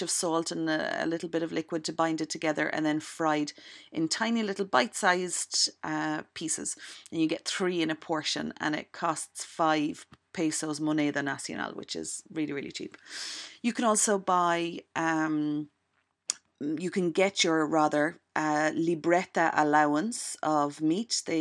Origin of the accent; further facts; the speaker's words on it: Ireland; now in Cuba; I'm Irish